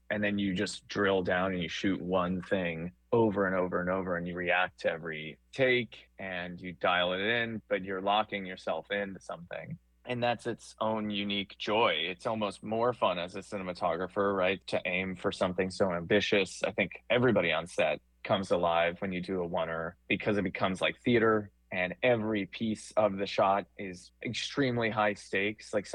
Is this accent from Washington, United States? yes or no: no; Queens, New York, United States; I grew up in Queens and, you know, my parents had just a few cameras lying around the house.